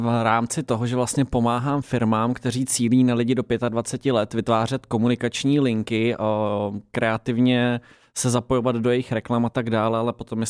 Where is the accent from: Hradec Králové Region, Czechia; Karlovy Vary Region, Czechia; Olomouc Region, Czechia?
Hradec Králové Region, Czechia; Třebechovice pod Orebem; protože já jsem z Třebechovic pod Orbem, což je 20 kilometrů od Hradce